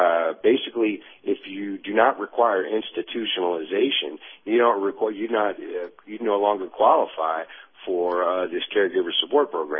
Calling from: Tennessee, United States; in East Tennessee.

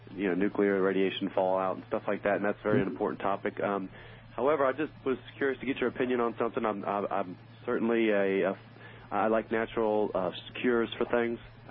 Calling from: Louisiana, United States; I'm calling from Louisiana.

